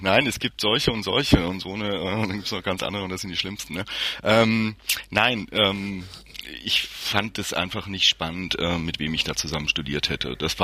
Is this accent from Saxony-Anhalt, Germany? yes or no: yes; Halle, Saxony-Anhalt, Germany; Also ich habe das irgendwie in meiner Jugend mitbekommen, wie die hallische Innenstadtkern weggerissen wurde und Plattenbauten gebaut worden sind.